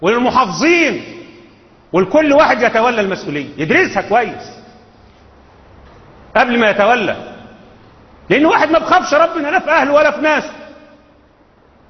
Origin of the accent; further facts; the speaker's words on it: Egypt; في موضوع إشكالية ما يحدث في البلاد العربية خصوصا عندنا في مصر